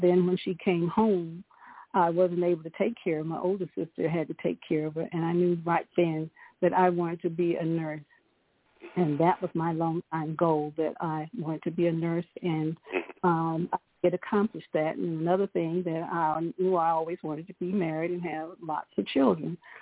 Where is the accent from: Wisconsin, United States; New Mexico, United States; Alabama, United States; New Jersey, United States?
Alabama, United States; Steele; I grew up in Steele, Alabama. Came from a family of seven.